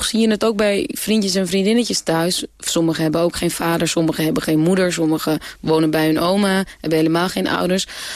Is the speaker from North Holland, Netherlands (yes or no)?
yes; Amsterdam, North Holland, Netherlands; Ik kom uit Amsterdam-Osdorp. Dus dat is de mooiste plek van Amsterdam. Nee, ik kom uit Amsterdam-Osdorp, De Aker. Mm-hmm. En daar heb ik eigenlijk 18 jaar gewoond. En het opgroeien daar was eigenlijk heel leuk.